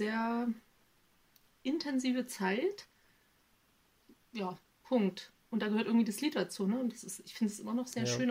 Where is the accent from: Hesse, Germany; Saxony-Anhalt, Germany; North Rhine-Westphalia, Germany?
Saxony-Anhalt, Germany; Sachsen-Anhalt. Im Süden von Sachsen-Anhalt.